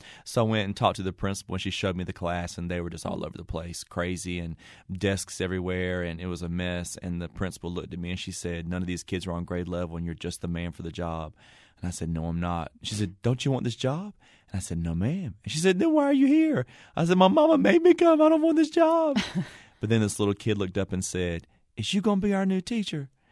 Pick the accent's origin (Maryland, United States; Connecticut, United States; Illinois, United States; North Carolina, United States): North Carolina, United States; And I was like, well, I'm from North Carolina, but I can pull that off.